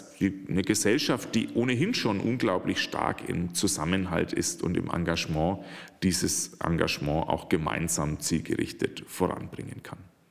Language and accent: German; Schwabach, Bavaria, Germany; Ich bin schon in Schwabach aufgewachsen und wohne unglaublich gern hier.